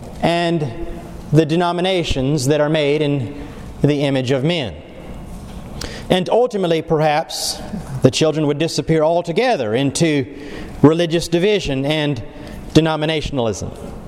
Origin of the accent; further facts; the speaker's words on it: Derby, Kansas, United States; I can distinctly recall when I was growing up in Derby, Kansas, just outside of Wichita.